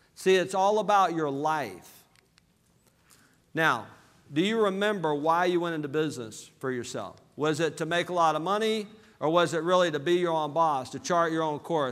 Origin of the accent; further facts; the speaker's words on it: Alabama, United States; LA, Lower Alabama, grew up very poor, on welfare.